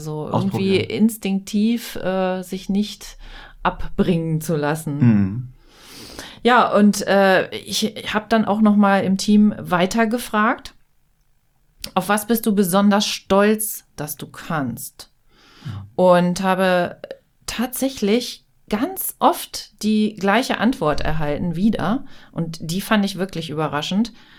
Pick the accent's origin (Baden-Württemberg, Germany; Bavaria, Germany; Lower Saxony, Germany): Lower Saxony, Germany; Hanover; Also jung hier aufgewachsen, dann echt aufs krasse Land gezogen und jetzt wieder hier am Werk.